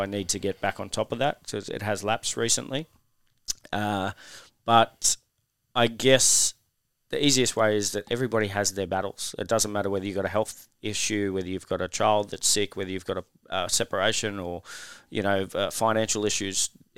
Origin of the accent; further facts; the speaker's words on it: Australia; I think as an Australian male growing up, that was part of my background.